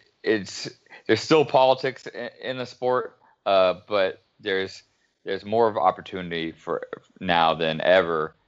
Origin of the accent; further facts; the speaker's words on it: Boston, Massachusetts, United States; I never once fought in Boston, which was my hometown.